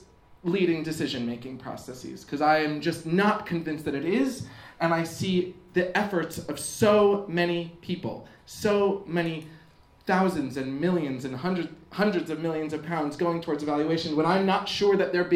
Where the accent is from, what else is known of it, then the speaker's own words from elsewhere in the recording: United States; accent: American; now in United Kingdom; You can hear my American accent. But I am naturalized as a British citizen, thank God, because this place is just perfect right now.